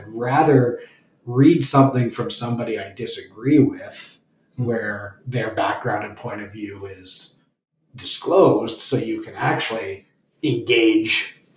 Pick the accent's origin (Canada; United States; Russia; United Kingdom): Canada; Belleville, Ontario; I grew up in Belleville, so it was the Belleville Intelligencer.